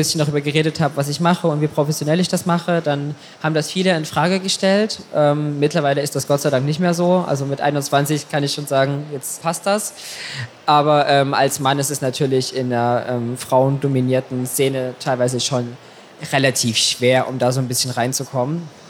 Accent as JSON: {"language": "German", "region": "Saxony", "country": "Germany", "said": "Mein Ausgleich ist meine Heimat. Also ich komme aus Sachsen und habe da noch ganz, ganz viele Freunde und natürlich Familie."}